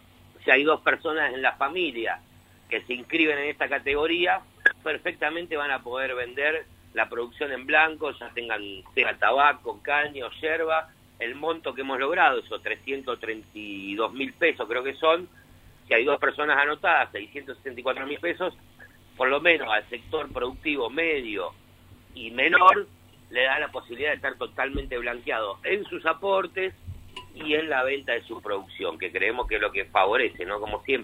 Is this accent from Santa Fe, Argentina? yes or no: no; Buenos Aires, Argentina; born there; Yo nací en Buenos Aires.